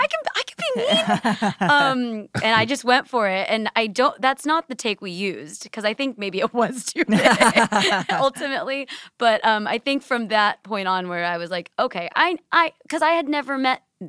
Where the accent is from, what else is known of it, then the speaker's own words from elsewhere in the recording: Texas, United States; it's really for people in swing states, and I'm from Texas.